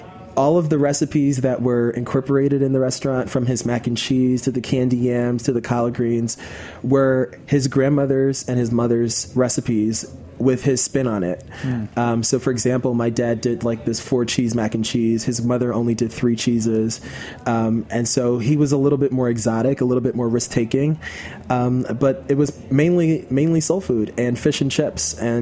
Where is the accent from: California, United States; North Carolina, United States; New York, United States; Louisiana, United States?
New York, United States; Queens; I'm the son of a Southern chef. I grew up here in New York City from Queens, New York, and grew up with two other brothers and two sisters, five of us, big family, mom and dad.